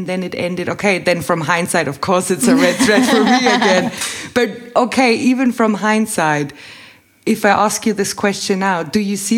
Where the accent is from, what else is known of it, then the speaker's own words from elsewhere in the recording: Bavaria, Germany; I grew up in Bavaria, and there we were really proud, and we always were finger pointing at the rest of Germany because we are the good ones.